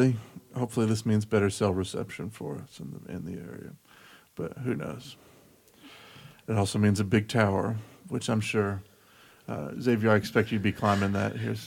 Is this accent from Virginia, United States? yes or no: yes; Charlottesville, Virginia, United States; That I grew up in Charlottesville, and we actually came to Roanoke to get on a flight growing up